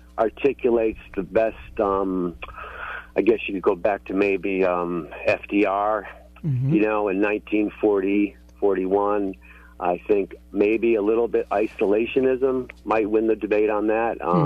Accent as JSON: {"language": "English", "region": "Connecticut", "country": "United States", "lives_now": "Vermont, United States", "said": "And I came from Connecticut, another state that has an extremely high unemployment rate. And I moved back to Vermont"}